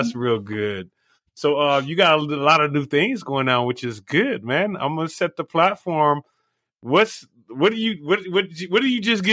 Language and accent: English; Los Angeles, California, United States; I'm from Los Angeles and I see what they call is what we used to call back in the days.